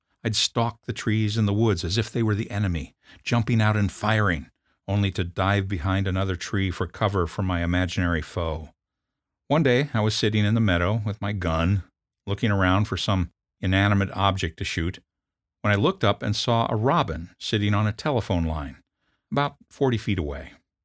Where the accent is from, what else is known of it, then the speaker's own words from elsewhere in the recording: Indiana, United States; Growing up in Indiana at the age of 12 also meant having lots of fun with snow.